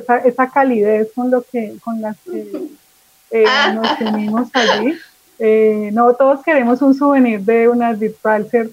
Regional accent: Colombia

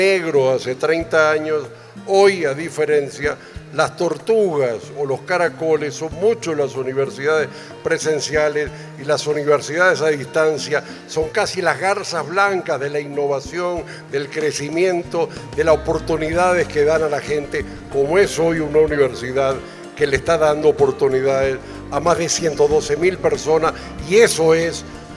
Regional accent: Uruguay; Aunque soy un uruguayo y vivo en Uruguay

